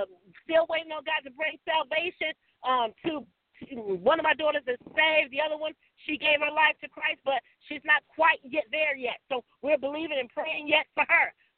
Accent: Michigan, United States; now in Georgia, United States; We moved down here to Georgia. We're from Michigan. We moved down here to Georgia

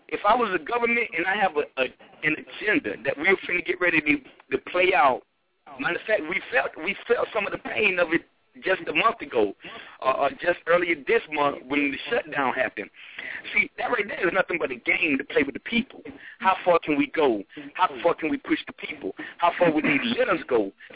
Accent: United States; I mean, I am truly an American, but we are some of the most nonchalant, lethargical people on the face of the earth

